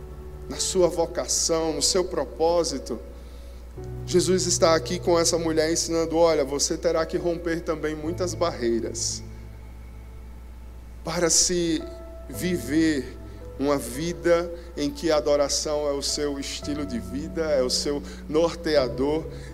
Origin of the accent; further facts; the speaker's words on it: Alagoas, Brazil; somos nordestinos, amamos cuscuz, amém? Somos alagoanos, a gente fala ia pois.